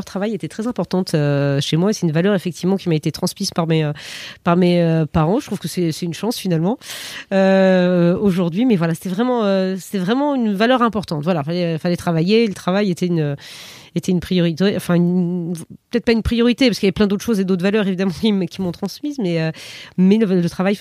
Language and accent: French; Périgueux, Nouvelle-Aquitaine, France; J'ai grandi en province, à Périgueux, en Dordogne. J'ai un frère. J'ai grandi dans cet univers.